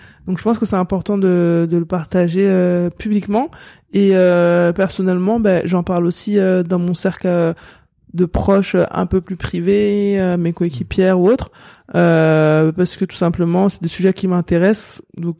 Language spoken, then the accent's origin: French; France; On est français, mais on est des citoyens du monde parce que tellement la mixité, elle est forte.